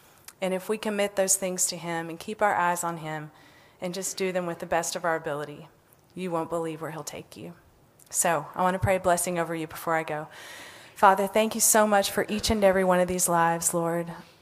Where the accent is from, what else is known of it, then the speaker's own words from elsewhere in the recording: Brownfield, Texas, United States; I grew up in Brownfield, Texas, a little farming community, never thought I would ever leave Brownfield, much less travel around the world.